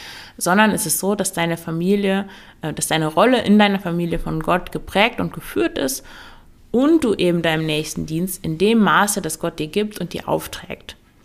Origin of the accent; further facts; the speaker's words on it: Meppen, Lower Saxony, Germany; ich komme eigentlich aus Meppen, im Emsland, falls du das kennst, nicht gerade der Nabel der Welt